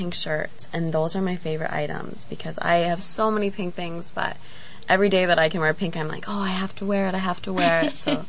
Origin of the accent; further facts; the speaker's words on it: Minneapolis, Minnesota, United States; I am actually from Minneapolis, Minnesota. I was born and raised in Minnesota. Spent my whole life there.